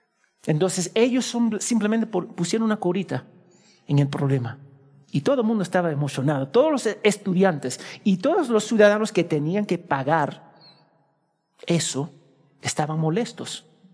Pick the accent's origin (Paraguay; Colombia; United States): United States; Yo soy de los Estados Unidos, estudié en los Estados Unidos.